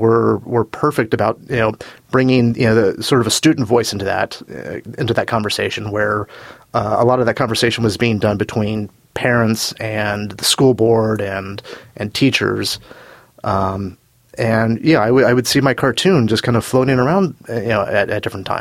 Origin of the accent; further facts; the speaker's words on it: Cincinnati, Ohio, United States; But growing up in Cincinnati, and I'm sure Joe's going to, echo this, we were blessed to have Jim Borgman as our local editorial cartoonist.